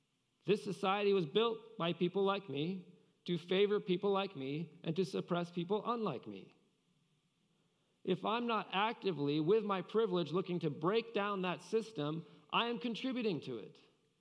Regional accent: Boulder, Colorado, United States; And I realized growing up in Boulder, Colorado, we had what we called ski bums.

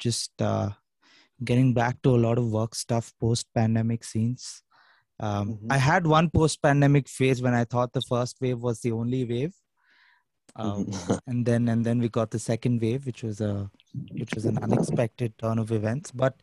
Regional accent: Hyderabad, Telangana, India; Yeah, so I'm a musician from Hyderabad

